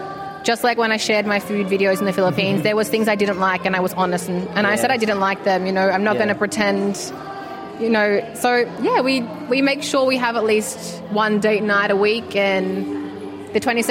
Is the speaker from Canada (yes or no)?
no; Australia; Filipinos are so accepting of myself as an Australian.